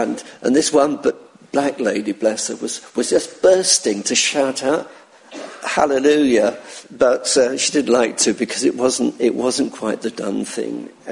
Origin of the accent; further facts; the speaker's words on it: United Kingdom; So, now, we're British, aren't we? Most of us are British.